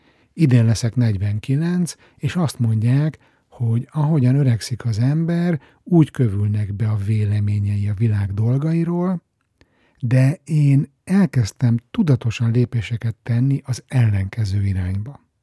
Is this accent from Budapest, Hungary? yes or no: yes; Budapest, Hungary; now in Stockholm, Sweden; elmúlt 12 évben mindig ideiglenesnek vettem az otthon töltött napokat, heteket, tudtam, hogy vár vissza a stockholmi életem, egy turista voltam a szülővárosomban.